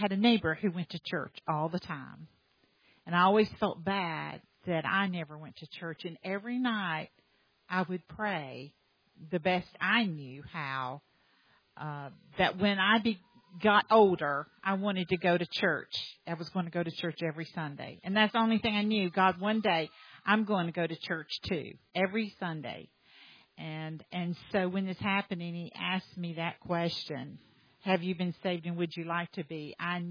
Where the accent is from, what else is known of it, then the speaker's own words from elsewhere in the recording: North Carolina, United States; I'm from North Carolina, and I was saved when I was 13.